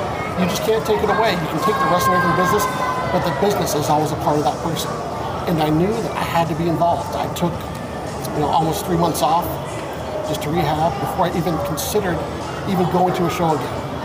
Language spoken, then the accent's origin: English; Pleasant Grove, United States; He had a school in where I lived, my hometown of Pleasant Grove.